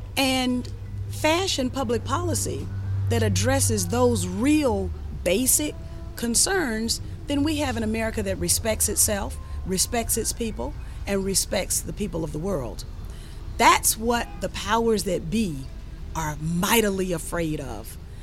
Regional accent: Southern United States, United States; Now, I'm a Southerner, and I'm proud of my Southern heritage too

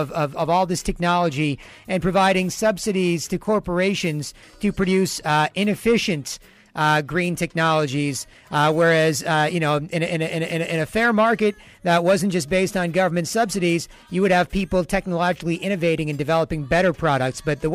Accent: Canada; But as a Canadian, Professor Timothy Ball, yep. I want you to do me a favor here. I want you to help me defend this country.

